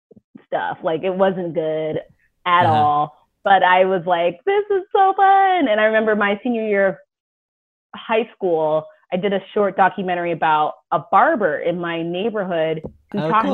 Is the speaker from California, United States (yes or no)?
yes; Palo Alto, California, United States; So I'm from Palo Alto. I literally was born at Stanford.